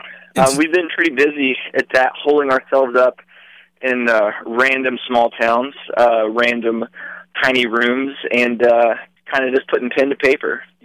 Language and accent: English; Littleburg, Ohio, United States; we were down in my hometown, which is tiny Littleburg, Southern Ohio.